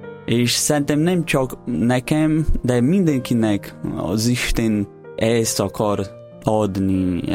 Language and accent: Hungarian; Brazil; born there; Hungarian is a second language; moved away; Keresztény családban születtem, Brazíliában, de nem akartam járni a templomban, nem érdekelt.